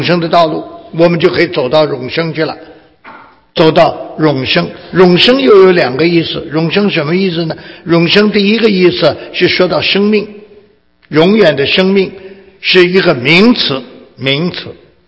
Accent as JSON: {"language": "Chinese", "country": "China", "said": "看中国字你们都不会写，你看这糟糕了，简直我们中国人都把自己老祖宗的字都忘了。"}